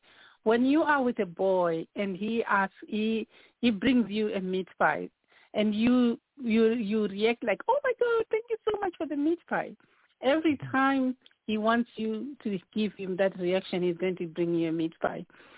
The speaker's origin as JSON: {"language": "English", "country": "Zimbabwe", "lives_now": "Ireland", "said": "I am originally from Zimbabwe, but I live in Ireland."}